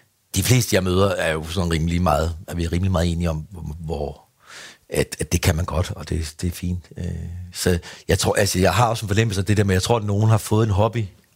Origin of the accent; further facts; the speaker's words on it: Ringkøbing, Central Denmark Region, Denmark; Jeg kommer fra Ringkøbing, så det er jo sådan en lille by, hvor der også er forholdsvis få mennesker at vælge mellem.